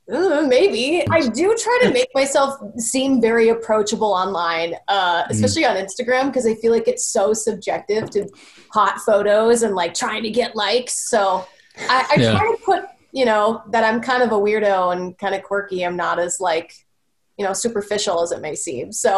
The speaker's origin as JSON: {"language": "English", "region": "Minnesota", "country": "United States", "said": "Like, she's from Maine. I'm from Minnesota."}